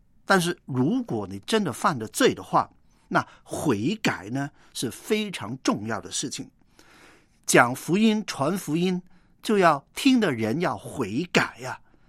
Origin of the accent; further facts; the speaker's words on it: China; 其实我们中国人也非常讲究这一点的